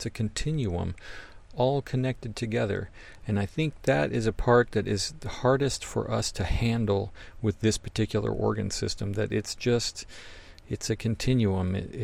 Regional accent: New Hampshire, United States; So, let's say, you know, I'm from New Hampshire. I got my original first marijuana certification in New Hampshire

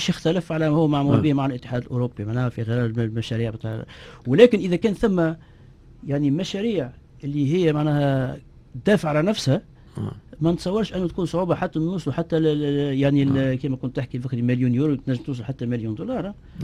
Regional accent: Tunisia; احنا في تونس تقريبا عندنا 500 مخبر بحث في تونس

